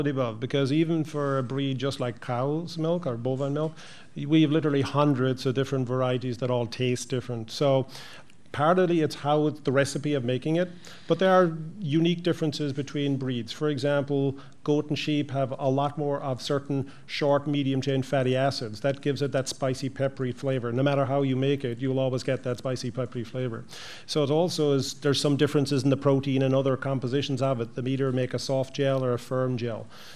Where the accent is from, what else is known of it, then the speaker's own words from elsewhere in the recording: Cork, Munster, Ireland; I'm from Cork, which is not Dublin.